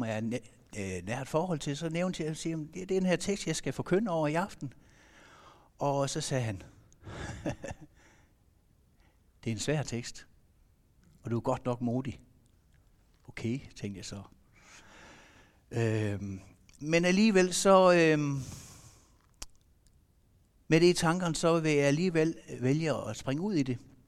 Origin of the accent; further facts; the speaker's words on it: Engelsvang, Central Denmark Region, Denmark; Er fra Engelsvang af, fritidsforkynder i Innovation.